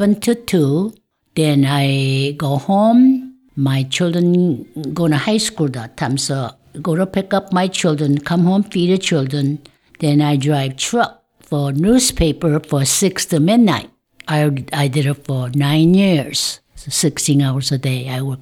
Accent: South Korea; English is a second language; And by the way, I'm Korean. I come from Korea.

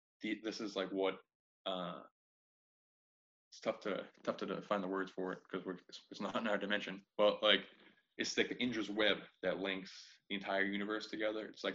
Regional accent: Tewksbury, Massachusetts, United States; So I'm from Tewksbury, they call it the Merrimack Valley. So that's the area, like I said, like 15 minutes north of Boston, 15 minutes south of New Hampshire.

